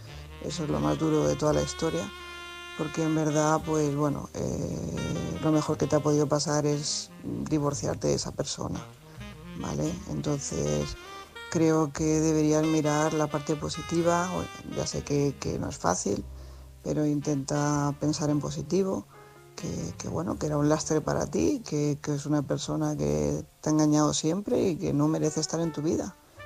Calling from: Tarragona, Catalonia, Spain; corresponsal de Tarragona

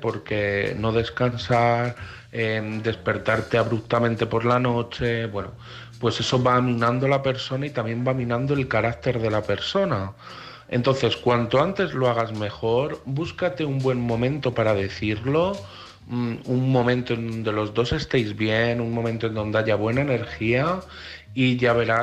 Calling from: Madrid, Community of Madrid, Spain; de Madrid

